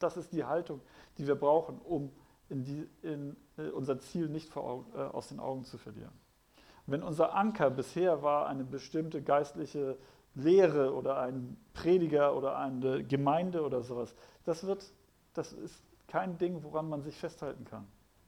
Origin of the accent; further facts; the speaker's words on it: Hamburg, Germany; Also ich bin aus Hamburg. Ich könnte ja jederzeit nach Hamburg zurückkehren, aber das ist nicht meine Heimat.